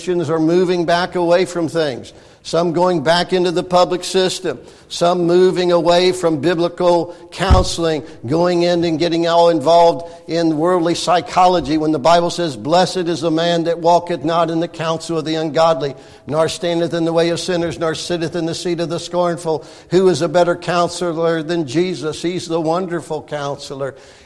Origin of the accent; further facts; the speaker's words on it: Ohio, United States; I grew up over in Winton Place.